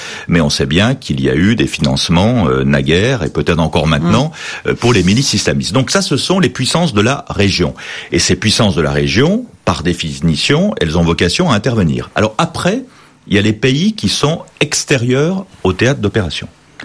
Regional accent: France; Moi, je suis français

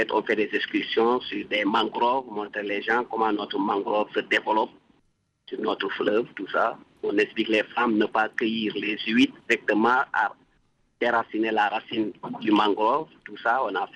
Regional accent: Ziguinchor, Senegal; Oui, je suis Sénégalais d'origine de Ziguinchor.

